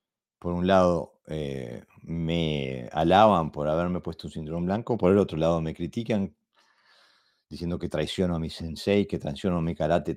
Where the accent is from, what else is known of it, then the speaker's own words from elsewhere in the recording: Uruguay; En mi país, en Uruguay, hay un dicho